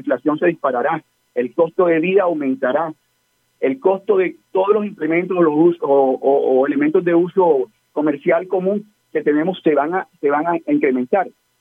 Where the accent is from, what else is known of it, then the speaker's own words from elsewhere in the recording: Colombia; somos los colombianos de a pie los que vamos a ser afectados por la reforma tributaria